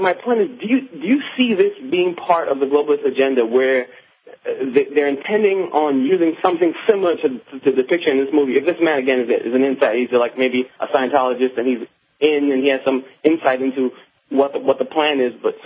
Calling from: Binghamton, New York, United States; I'm a first-time caller. I'm calling from Binghamton, New York.

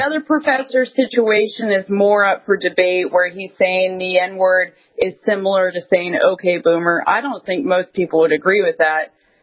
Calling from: Virginia, United States; I'm calling from Virginia.

